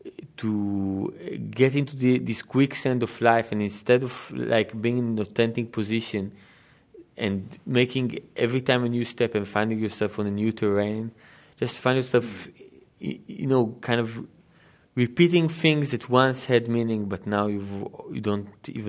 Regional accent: Israel; growing up in Israel at the Zionist time

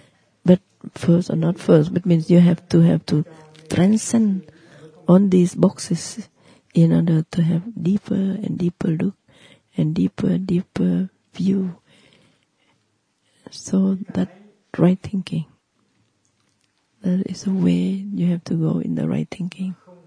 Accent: Central Vietnam, Vietnam; English is a second language; and I said that I am from Central Vietnam.

